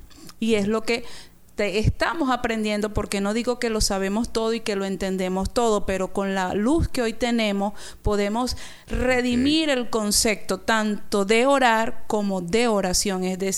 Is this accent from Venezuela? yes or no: yes; Venezuela; En el caso de nosotros como venezolanos